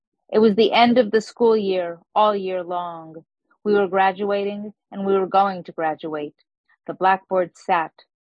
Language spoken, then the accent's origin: English; Brooklyn, New York, United States; also born or lived in Long Island; So I grew up in Brooklyn, and then for elementary school, and then we moved to Long Island for the second half of elementary school, junior high, and high school, and then I went to the University of Vermont.